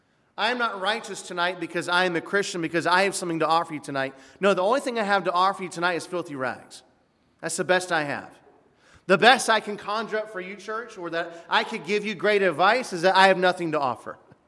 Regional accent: Midwest, United States; now in South Florida, United States; But I grew up in the Midwest. I moved 10 places before college. And when I came here to South Florida, I came to intern in South Florida.

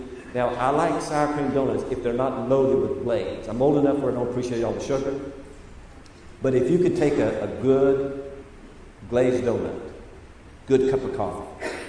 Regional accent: Kentucky, United States; I was coming down Interstate 75 out of Lexington, Kentucky. I'm from Kentucky.

